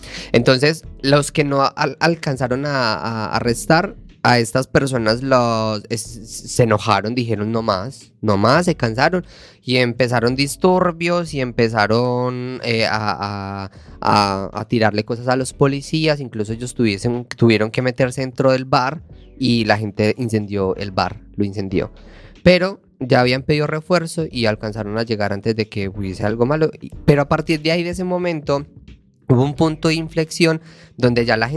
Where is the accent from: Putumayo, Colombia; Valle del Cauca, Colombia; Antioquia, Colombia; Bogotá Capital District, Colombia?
Antioquia, Colombia; accent: paisa; Que soy paisa, déjeme hablar paisa.